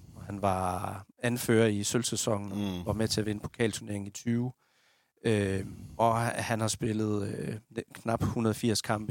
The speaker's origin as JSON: {"language": "Danish", "region": "Region of Southern Denmark", "country": "Denmark", "said": "hvor man som sønderjyde tænker tilbage på ham"}